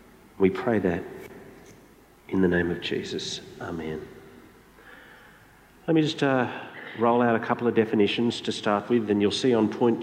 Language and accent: English; Australia; as an Australian, there are probably four names that are most familiar to us in this debate.